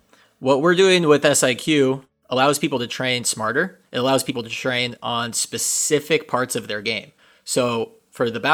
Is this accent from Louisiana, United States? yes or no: no; Los Angeles, California, United States; moved away as an adult; also born or lived in London / Tallinn; I'm originally from Los Angeles, but my first job was in London. And from there, I moved to Estonia, Tallinn, Estonia, which is in Eastern Europe.